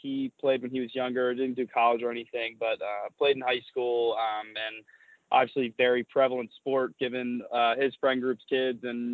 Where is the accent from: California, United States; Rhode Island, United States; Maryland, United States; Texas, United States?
Maryland, United States; Annapolis; So I'm from Annapolis, Maryland. Just grew up around the area, always lived there.